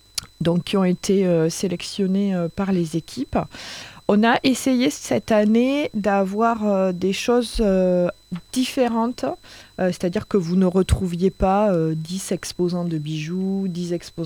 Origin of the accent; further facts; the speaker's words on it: south of France, France; accent: southern; avec mon accent du sud, je vais essayer de réchauffer l'ambiance